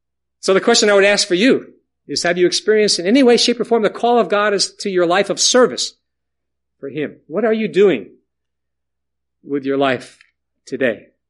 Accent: Yonkers, New York, United States; It was on March the 5th, 1951, 7-year-old, boy growing up in the Bethany Chapel in Yonkers, New York

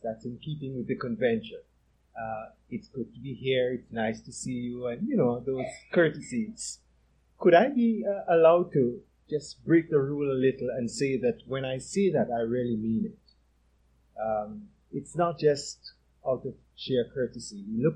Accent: Trinidad & Tobago; You would sense a slight difference, though, with my accent and probably Diane's or Lincoln's and even Lorna's, because what has happened over the years is that there has been a blend, and you'd find some Jamaican, some Trinidadian, some West Indian, some American, just a mixture. So that usually I no longer introduce myself as a Trinid

